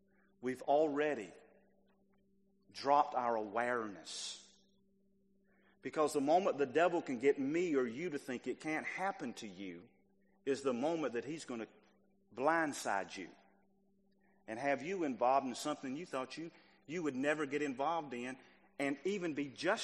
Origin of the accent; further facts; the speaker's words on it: United States; My children are not growing up in the America that I grew up in.